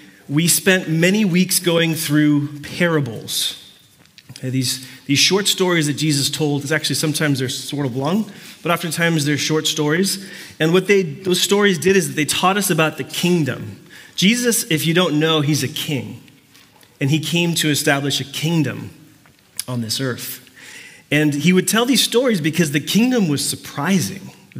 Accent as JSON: {"language": "English", "country": "Puerto Rico", "tie": "born or raised there", "lives_now": "United States", "said": "I grew up Puerto Rican. I grew up in Puerto Rico. I haven't changed that. I've been here for so long that I suppose I don't feel that way, or I don't come off that way, but I'm actually an islander, and I was born in Puerto Rico"}